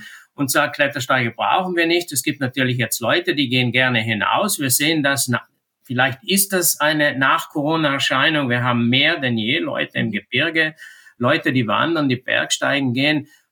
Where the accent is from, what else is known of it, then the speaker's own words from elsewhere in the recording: Trentino-Alto Adige, Italy; Bei uns in Südtirol ist ganz interessant, hat sich das Geschehen da sehr, sehr verschoben die letzten Jahre. Als junger Bergführer konnte ich in ein 5-Sterne-Hotel gehen